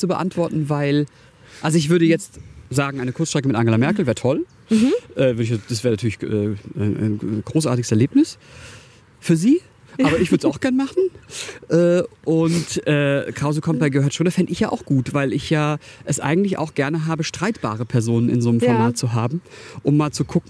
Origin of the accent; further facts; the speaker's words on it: Baden-Württemberg, Germany; sage jetzt nicht Schwabe, weil ich bin Badener, das ist ganz wichtig